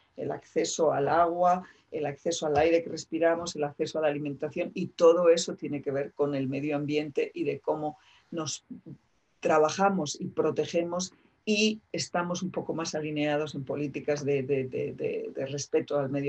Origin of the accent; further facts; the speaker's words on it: Asturias, Spain; yo soy asturiana y entonces crecí oyendo muchas historias de mineros